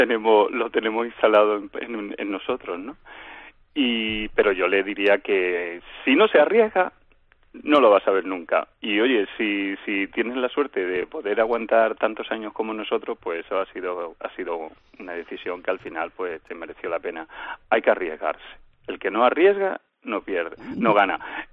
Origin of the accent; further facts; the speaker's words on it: Andalusia, Spain; Yo es que soy andaluz y lo llevo como muy presente